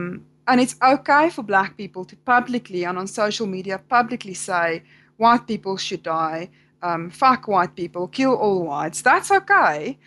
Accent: Bloemfontein, Free State, South Africa; I'm from Bloemfontein, so that's kind of in the center of South Africa

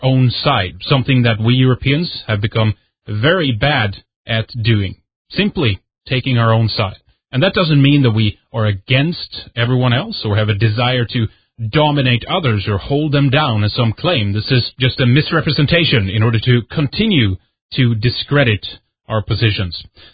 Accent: Sweden; from Sweden

